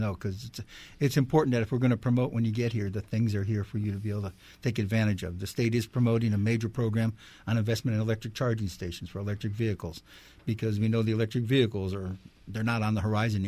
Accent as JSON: {"language": "English", "region": "New Jersey", "country": "United States", "said": "because that's who we are. We're from New Jersey."}